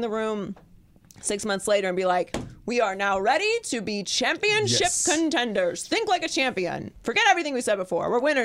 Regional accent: Pittsburgh, Pennsylvania, United States; And I'm not a big fan of Cleveland. I'm from Pittsburgh, okay?

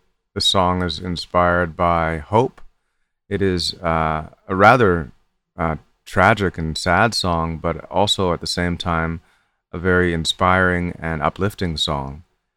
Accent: Toronto, Ontario, Canada; growing up in Toronto, being a colored person hasn't always been really safe.

